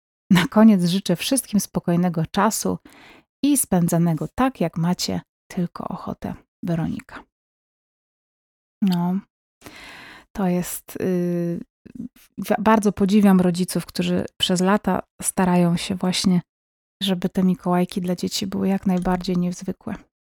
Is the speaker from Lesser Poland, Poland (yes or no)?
no; Warmian-Masurian Voivodeship, Poland; Nie wiem, czy tylko w naszych stronach była ta tradycja z butami, czy wszędzie, a jestem z Warii, Mi i Mazur.